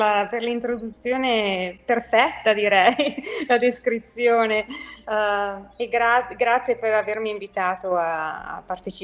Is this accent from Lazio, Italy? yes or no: no; Voghera, Lombardy, Italy; sono cresciuta vicino a Pavia, in una cittadina abbastanza piccola, Voghera, e facevo la pendolare per 5 anni tra Pavia e Voghera